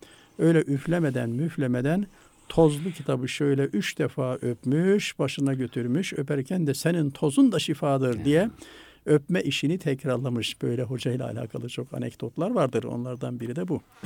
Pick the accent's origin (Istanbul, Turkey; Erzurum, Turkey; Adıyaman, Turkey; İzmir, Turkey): Istanbul, Turkey; Hakikaten o eski İstanbul'da kış kıyamet demezler. Ben çocukluğumda yetiştim.